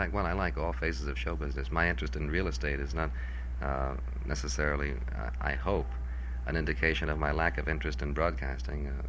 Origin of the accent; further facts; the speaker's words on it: Orange, New Jersey, United States; I'm from Orange, New Jersey.